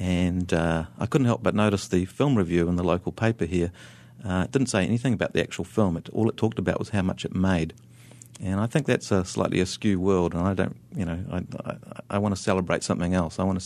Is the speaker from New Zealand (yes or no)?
yes; New Zealand; born there; moved away; I didn't feel like a Kiwi until I went back to where I was born. And that didn't happen until I was in my mid-30s. And as I flew back to New Zealand